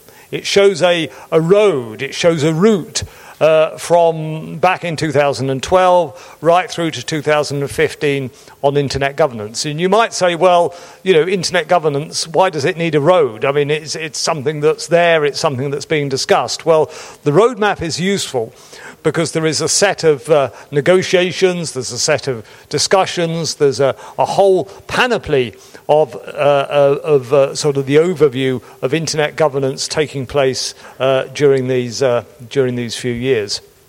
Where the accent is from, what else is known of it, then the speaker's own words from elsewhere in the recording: London, United Kingdom; London's my hometown, so it's fantastic to have an ICANN meeting here.